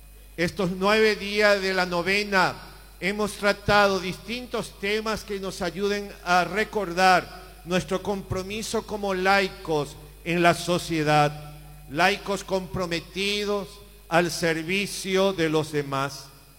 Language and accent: Spanish; Paraguay; por corrientes políticas que nos dividen como paraguayos